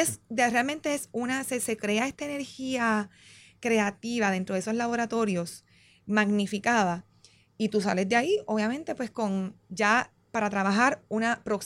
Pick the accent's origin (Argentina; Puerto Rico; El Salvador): Puerto Rico; Mayagüez; que es mi pueblo.